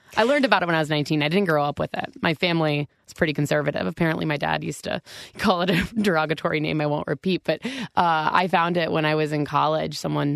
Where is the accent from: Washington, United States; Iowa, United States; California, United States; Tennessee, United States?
Iowa, United States; But I came here from Iowa Public Radio in Iowa City, Iowa. And I'm an Iowa native, so lots of Iowa.